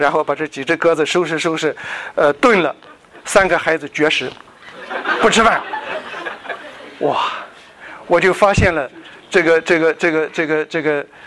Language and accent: Chinese; Shandong, China; 因为我小的时候是在山东的非常贫穷的农村那个地方长大，